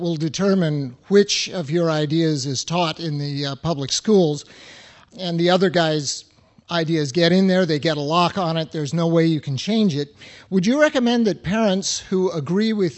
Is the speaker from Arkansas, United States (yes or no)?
no; Lansdale, Pennsylvania, United States; from Lansdale, Pennsylvania.